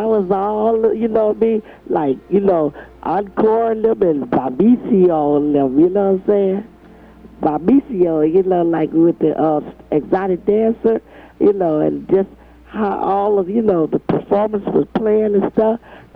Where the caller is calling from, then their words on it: Cincinnati, Ohio, United States; Avondale, Cincinnati.